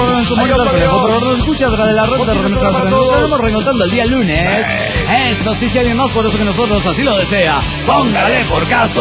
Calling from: Cochabamba, Bolivia; de Cochabamba, Bolivia.

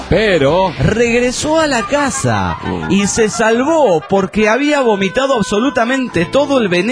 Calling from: Argentina; de Salud, República Argentina.

